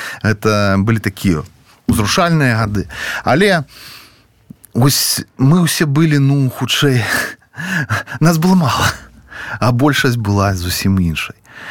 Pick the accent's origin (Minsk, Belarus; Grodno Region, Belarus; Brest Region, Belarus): Minsk, Belarus; пра Менск, пра мой родны горад. Я з Менску.